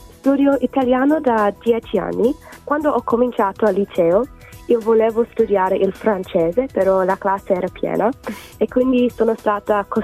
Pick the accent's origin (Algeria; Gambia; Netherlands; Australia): Australia; Sono australiana, quindi non sono abituata al freddo, sì.